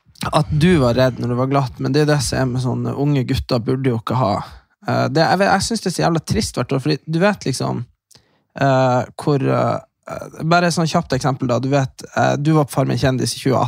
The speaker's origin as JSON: {"language": "Norwegian", "region": "Nordland", "country": "Norway", "said": "der vi er fra, det er jo aldri stengt på Kråkmå eller på Saltfjellet"}